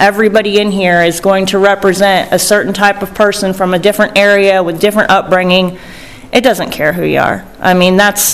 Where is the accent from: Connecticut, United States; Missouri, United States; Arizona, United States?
Missouri, United States; Branson; I am from Branson.